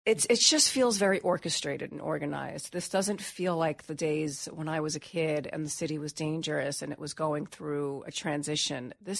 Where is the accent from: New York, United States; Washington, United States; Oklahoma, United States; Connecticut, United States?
New York, United States; Whitestone; Whitestone, under the Whitestone Bridge, Malba, a little mafia neighborhood.